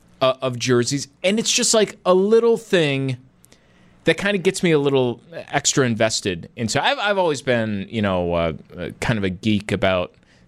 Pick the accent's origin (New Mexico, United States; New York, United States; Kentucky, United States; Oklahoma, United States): New York, United States; Buffalo; I grew up in Buffalo, but I was always a Penguins fan.